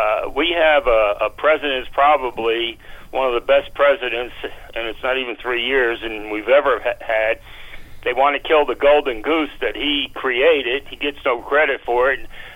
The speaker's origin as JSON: {"language": "English", "town": "Newark", "region": "New Jersey", "country": "United States", "tie": "born there", "said": "I was born in Newark, same place that Aaron Burr was born"}